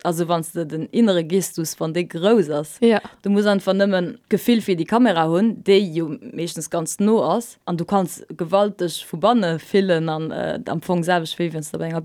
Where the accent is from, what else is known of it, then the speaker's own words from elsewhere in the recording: France; German is a second language; Sogar ich als Franzose